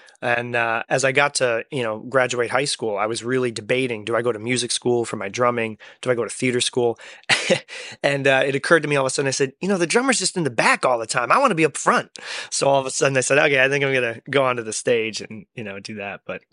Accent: Massachusetts, United States; I grew up here where I am right now in the Berkshires, in Berkshire County, Massachusetts, sort of Western Mass, west of Boston and, you know, 3 hours north of New York.

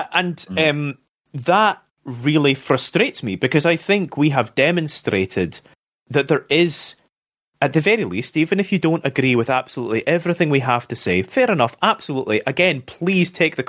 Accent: United Kingdom; No, I'm not. Sorry. I am British.

